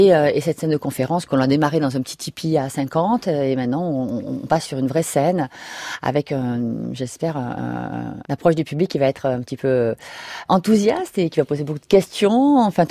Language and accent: French; Southern France, France; Moi, je viens du sud de la France. Je viens d'une famille, je dirais, de vignerons.